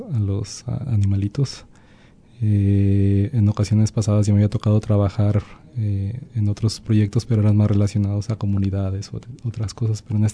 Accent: Guadalajara, Jalisco, Mexico; yo nací en Guadalajara, soy originario de allá. Y llegué aquí a la región en el 2001 a estudiar la carrera de Ingeniero en Recursos Naturales.

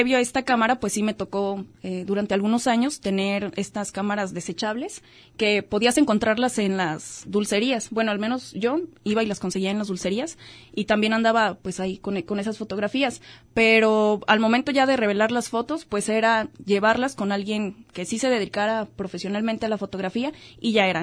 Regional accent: Atemajac de Brizuela, Jalisco, Mexico; Yo no soy de aquí de Autlán de Navarro, soy de Atemajac de Brizuela

